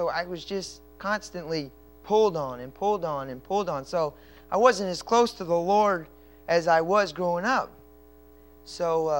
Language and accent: English; Lake Jackson, Texas, United States; I was raised in Lake Jackson